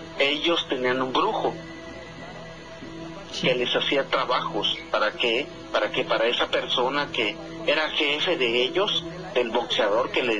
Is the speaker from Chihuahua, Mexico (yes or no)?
no; Tuxtla Gutiérrez, Chiapas, Mexico; Yo soy de Chiapas.